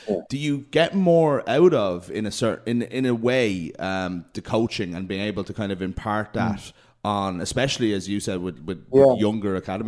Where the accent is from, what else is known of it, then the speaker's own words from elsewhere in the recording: Dublin, Leinster, Ireland; accent: Dublin; I think my accent, I got more Dublin in trying to speak French than it actually was even in real life.